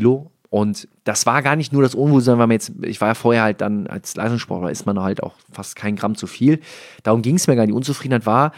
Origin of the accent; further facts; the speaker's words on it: Rhineland, Germany; Als Rheinländer bringt man auch viel Energie mit.